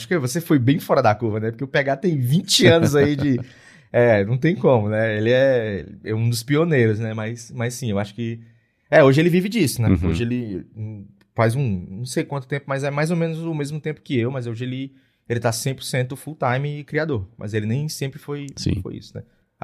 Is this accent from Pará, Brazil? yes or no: no; Fortaleza, Ceará, Brazil; sou de Fortaleza.